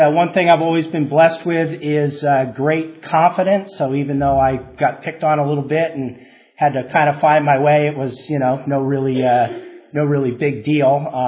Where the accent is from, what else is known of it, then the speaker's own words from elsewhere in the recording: Newport Beach, California, United States; also born or lived in Syracuse / Morristown; I grew up in Newport Beach, and I was born in Syracuse, New York, and grew up in New Jersey and Pennsylvania and places like that. Hit California when I was about 12 or 13 years old